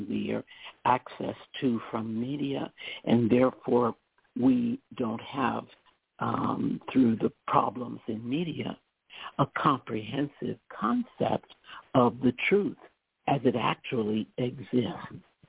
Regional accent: New York, United States; Yes, it's … I'm from the New York area, and I'm very grateful.

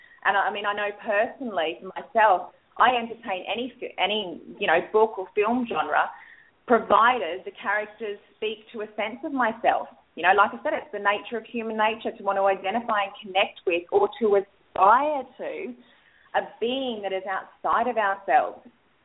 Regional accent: Australia; I'm a country girl originally. I'm as Aussie as they bloody come.

